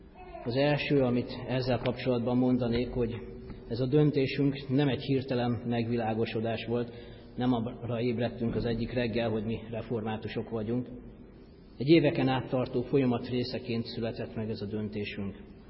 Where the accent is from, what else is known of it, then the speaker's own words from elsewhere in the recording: Budapest, Hungary; Feleségemmel és 4 gyermekünkkel itt élünk Budafokon. Én rövidebb megszakítással 6 éves koromtól lakom a kerületben, itt a Lányka utcában nőttem fel a templom mellett